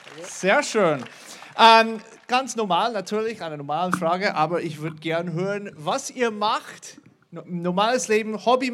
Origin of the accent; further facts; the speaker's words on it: United States; German is a second language; now in Germany; ich komme nicht ursprünglich aus Deutschland, ich bin ursprünglich aus den Staaten. … bin für die Bibelschule am Bodenseehof verantwortlich, bin seit 20 Jahren in Deutschland